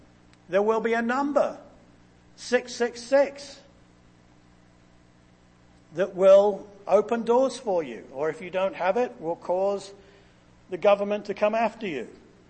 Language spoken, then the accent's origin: English; England, United Kingdom; I come from England.